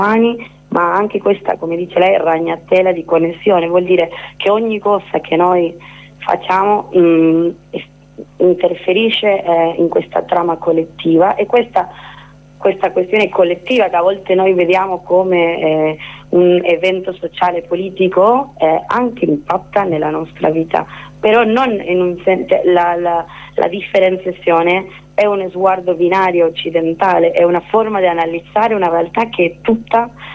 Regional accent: Argentina; Italian is a second language; now in Italy; si sente anche nel mio accento. Io sono argentina che vivo qua in Italia da 2 anni, infatti un po' più

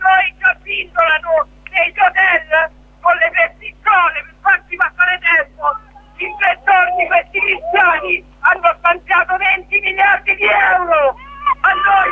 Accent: Arquata del Tronto, Marche, Italy; io sono originaria d'Arcuata

